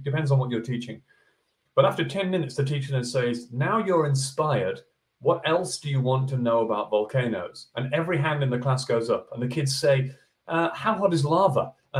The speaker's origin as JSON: {"language": "English", "region": "Yorkshire and the Humber", "country": "United Kingdom", "tie": "born or raised there", "said": "I was born in England, Northern England. I grew up in Yorkshire. Went to university at Sheffield Hallam University."}